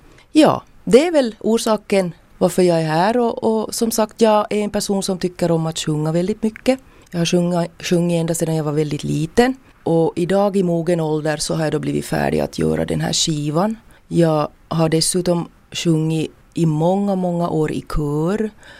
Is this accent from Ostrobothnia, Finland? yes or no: yes; Kristinestad, Ostrobothnia, Finland; och jag kommer från Lappfjärd i Kristinestad.